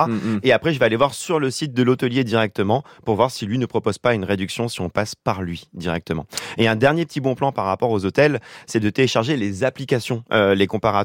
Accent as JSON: {"language": "French", "region": "Auvergne-Rhône-Alpes", "country": "France", "tie": "born or raised there", "lives_now": "Paris, France", "said": "j'habite à Paris, malheureusement, très aventure. Mais à une époque, j'habitais en Auvergne, j'ai grandi en Auvergne, j'avais un grand jardin."}